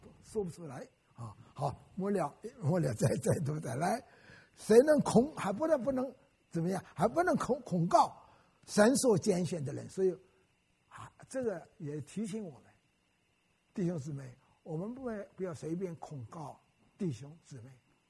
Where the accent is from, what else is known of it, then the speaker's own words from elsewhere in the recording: Wenzhou, Zhejiang, China; 我是温州人，所以我觉得奇妙